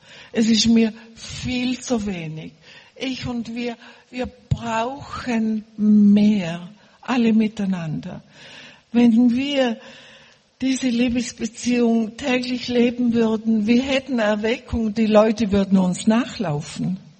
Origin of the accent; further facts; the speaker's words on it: Bregenz, Vorarlberg, Austria; born there; Ich war in Bregenz, also ich bin in Bregenz geboren am Bodensee